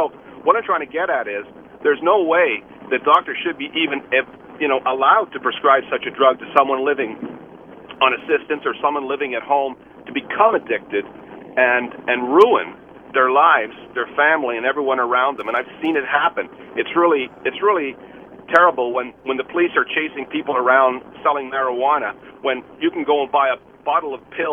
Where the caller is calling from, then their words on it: Saint John, New Brunswick, Canada; Yeah, good morning. I'm calling from St. John.